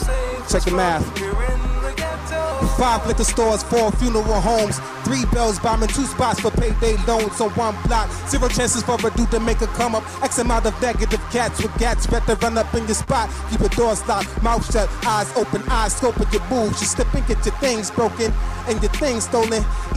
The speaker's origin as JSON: {"language": "English", "town": "Petersburg", "region": "Virginia", "country": "United States", "tie": "born or raised there", "said": "Since I'm so close to my hometown, Petersburg, VA, I have to do something for them, of course."}